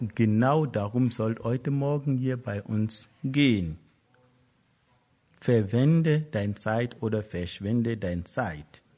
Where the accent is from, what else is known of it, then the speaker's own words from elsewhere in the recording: Germany; ja, ich bin Europäer, ich bin ein Deutscher. Ich stehe dazu.